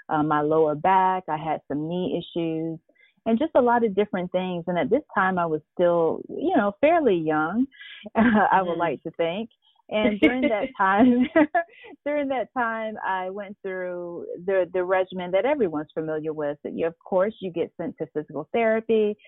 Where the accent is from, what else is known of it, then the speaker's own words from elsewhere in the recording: Augusta, Georgia, United States; I'm originally from Augusta, Georgia.